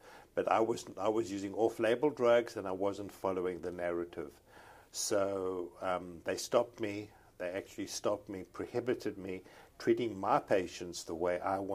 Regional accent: South Africa; moved away as an adult; also born or lived in Canada; now in United States; Yeah, so I'm South African. I did my medical training in South Africa. I then did critical care in South Africa.

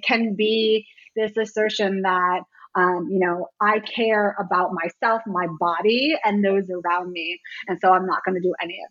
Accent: Washington, District of Columbia, United States; I was a little too young for the hardcore scene here in DC. I grew up more on … you know

